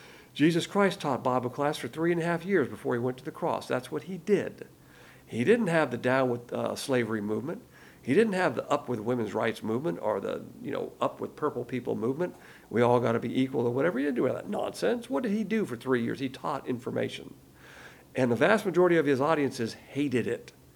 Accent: the South, United States; I'm a Southerner. We look at it as a big plantation.

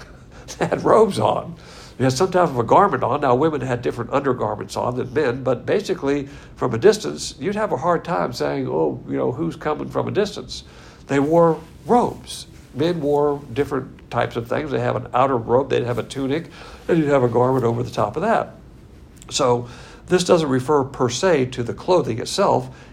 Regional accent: Texas, United States; And I'm sure, as a Texan, I've had that experience several times

